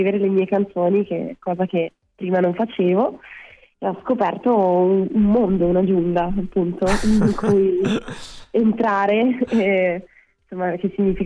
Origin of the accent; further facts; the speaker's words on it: Trentino-Alto Adige, Italy; Però sono, sì, della Val di Sole, quindi è una bellissima valle trentina, insomma, dove ci sono le Dolomiti di Brenta.